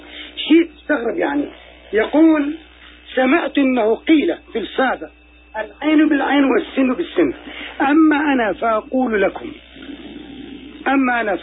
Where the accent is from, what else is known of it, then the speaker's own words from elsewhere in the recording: Iraq; وخاصة الدول العربية، أمتنا العربية وبالأخص بلدي العراق العزيز في هذه الأيام الحرجة